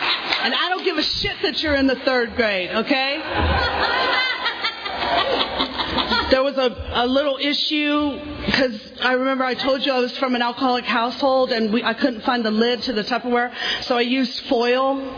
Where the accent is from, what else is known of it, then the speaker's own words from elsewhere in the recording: Lancaster, California, United States; I came here from Lancaster, California, and I don't know if anybody knows where that is, but woo! Shout out to the desert.